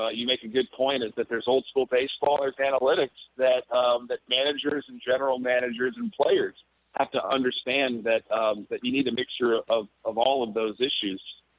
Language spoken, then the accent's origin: English; Baltimore, Maryland, United States; also born or lived in New York City, United States; continue to support my hometown of Baltimore and my college at Georgia Tech, and then also New York City, the place that has meant so much to me over the last 10-plus years